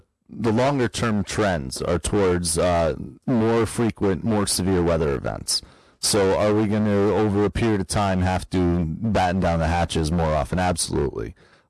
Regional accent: Hamden, Connecticut, United States; Yeah, well, Hampden's my hometown where I grew up, I was a proud green dragon of Hampden High, so.

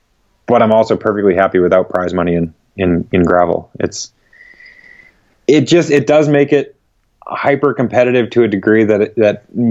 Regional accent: New England, United States; Because I'm from New England, where maple syrup is native here in the United States

